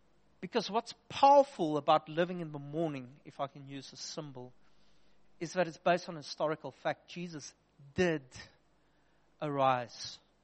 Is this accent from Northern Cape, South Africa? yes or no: yes; Upington, Northern Cape, South Africa; That's why I'm walking around with a squint all day long anyway, because I'm from Upington.